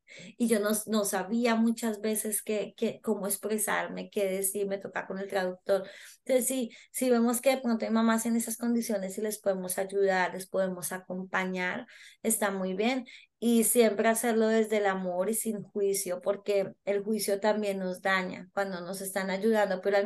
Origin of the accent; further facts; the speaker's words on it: Colombia; now in Canada; soy yo, que soy colombiana.